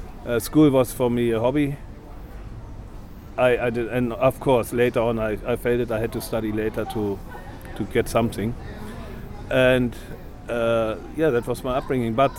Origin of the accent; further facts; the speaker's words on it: Lower Saxony, Germany; English is a second language; I grew up in West Germany, on the east border, in near Helmstedt, Braunschweig, this area. And I'm one of five kids out of a socially very low family in these times.